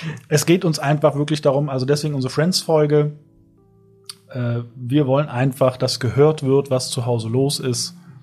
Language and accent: German; Berlin, Germany; Ich komme aus Berlin, ich lese aber trotzdem Bayerische Zeitung.